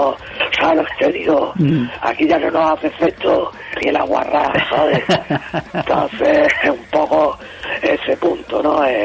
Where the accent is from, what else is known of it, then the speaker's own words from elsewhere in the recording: Andalusia, Spain; accent: Andalusian; Había temas que lo que se prestaban para usar nuestro dialecto en muchas partes, palabras que usamos aquí en Andalucía, lo hemos hecho, ¿sabes?